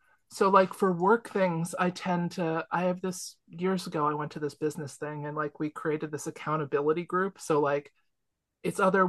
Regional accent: New Jersey, United States; We're from Jersey. Come on.

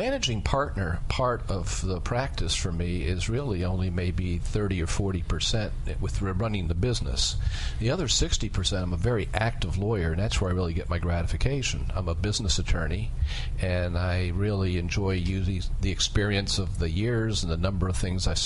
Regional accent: Kensington, Maryland, United States; Yeah, I grew up in Kensington, Maryland, and our family had a business they started in 1948, which was a small furniture and appliance store.

